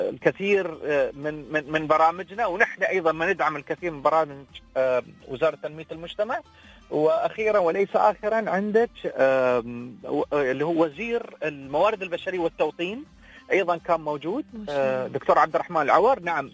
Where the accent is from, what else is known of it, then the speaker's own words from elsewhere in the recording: Dubai, United Arab Emirates; أنا لما أقول للناس أن أنا إماراتي، أنا ولد دبي، تمام. طيب شو اللي يخليني أنا مميز عن غيري؟ يمكن عندي اللهجة شوية غير في بعض الكلمات